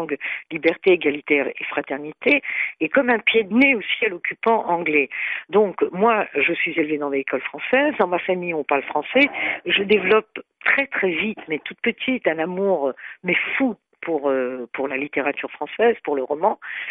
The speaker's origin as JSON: {"language": "French", "country": "Egypt", "tie": "born or raised there", "said": "Chaque fois que j'ai envie d'écrire, c'est sur cette partie de l'histoire de mon enfance en Égypte"}